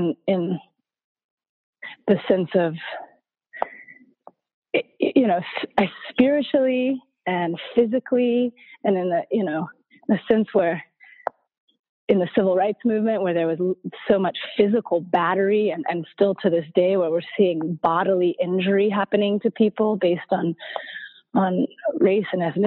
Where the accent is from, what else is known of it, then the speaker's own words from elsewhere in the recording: Atlanta, Georgia, United States; I'd been working in the prison community in Atlanta in my hometown.